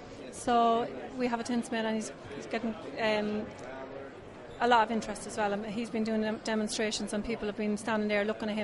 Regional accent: Dublin, Leinster, Ireland; I'm from Finglas in Dublin.

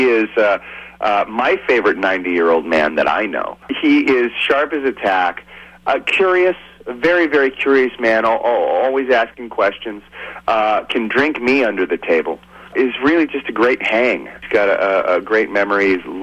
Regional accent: Sacramento, California, United States; Also, coming from Sacramento being my hometown, Tower was always a point of civic pride

